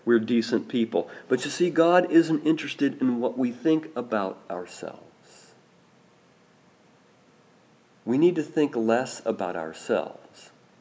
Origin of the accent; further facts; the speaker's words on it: Indiana, United States; Now you might be thinking, because I grew up in Indiana, you might be thinking